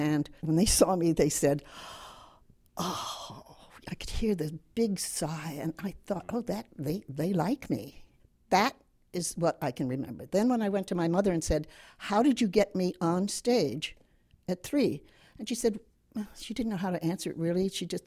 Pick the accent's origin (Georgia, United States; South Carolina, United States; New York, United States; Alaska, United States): New York, United States; Long Island; I want to remind you that I'm from Long Island, and it is an island in the Atlantic. And I was really raised